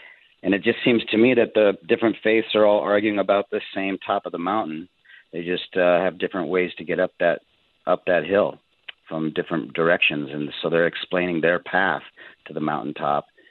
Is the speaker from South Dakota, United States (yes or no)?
yes; South Dakota, United States; I grew up Catholic in South Dakota, going to church every Sunday, and I was an altar boy